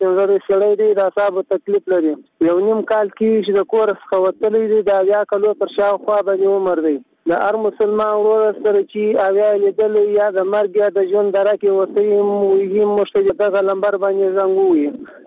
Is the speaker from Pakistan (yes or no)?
no; Helmand, Afghanistan; د هلمند ولایت نه یم.